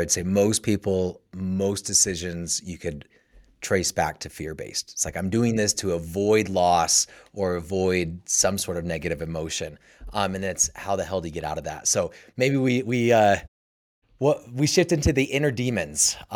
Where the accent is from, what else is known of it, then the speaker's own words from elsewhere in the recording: Utah, United States; Me growing up in Utah, I've always kind of tied it to religion